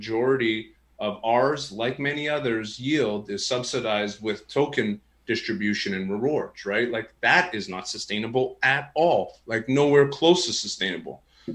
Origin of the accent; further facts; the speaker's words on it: Canada; you probably could tell I'm Canadian with the way that I said